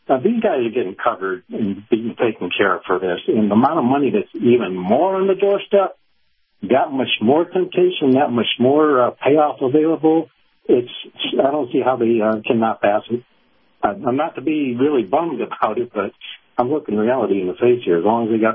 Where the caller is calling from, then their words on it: Clearwater, Florida, United States; Hey, Captain. … from Clearwater.